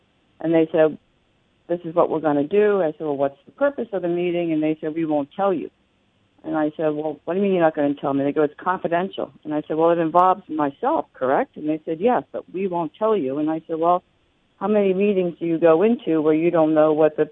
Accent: Bucks County, Pennsylvania, United States; I'm from Bucks County, and I practiced labor and employment law before going on the bench

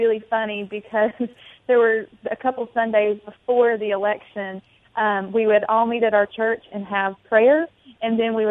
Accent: West Virginia, United States; So I grew up in West Virginia. You got to come visit our beautiful state a couple weeks ago.

